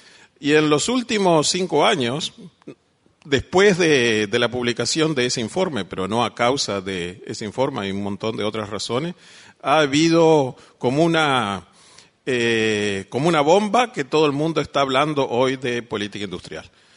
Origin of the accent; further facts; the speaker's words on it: Paysandú, Uruguay; yo soy uruguayo, no de Montevideo, de Paysandú.